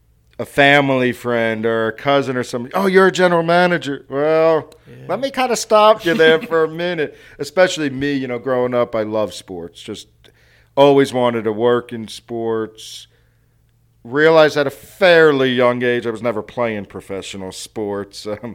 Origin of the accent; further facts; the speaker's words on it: New Jersey, United States; now in Wichita, United States; So I grew up in North Jersey, New Jersey. I'm sure some people could pick up on my accent when I talk, especially here in Wichita.